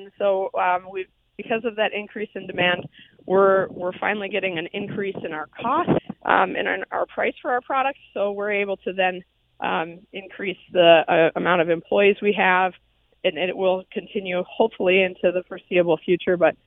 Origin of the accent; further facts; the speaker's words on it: United States; I think that as an American, I would rather see those jobs go to my friends and my neighbors and my community members